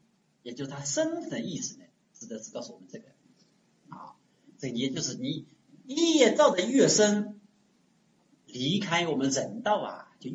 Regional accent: Wenzhou, Zhejiang, China; 我们温州人并不是很喜欢吃辣的

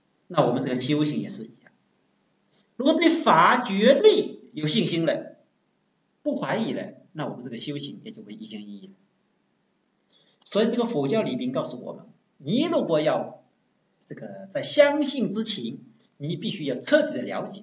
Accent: China; 我们中国人很有意思啊

